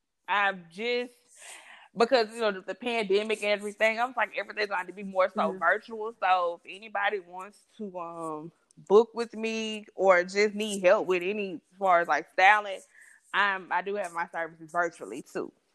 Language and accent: English; Nashville, Tennessee, United States; I am 25 years old, and I'm from Nashville, Tennessee, and I'm glad to be here.